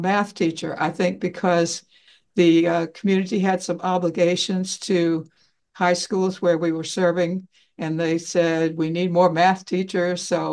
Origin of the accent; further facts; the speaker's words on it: Mobile, Alabama, United States; now in Baltimore, United States; I grew up in Mobile, Alabama, so a long way from here.